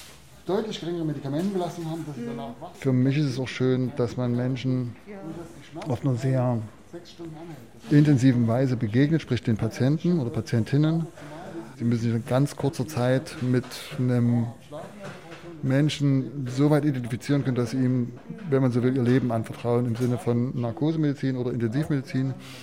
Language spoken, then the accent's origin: German; Chemnitz, Saxony, Germany; Ich komme aus Karl-Marx-Stadt, aus Reichenbrand, aus Chemnitz